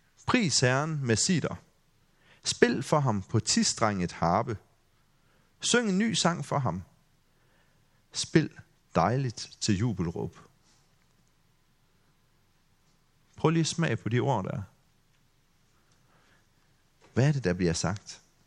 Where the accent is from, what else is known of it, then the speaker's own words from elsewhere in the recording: Grindsted, Region of Southern Denmark, Denmark; så var jeg med til at stå for et lovsangsarrangement hjemme i Grindsted, hvor jeg kom fra.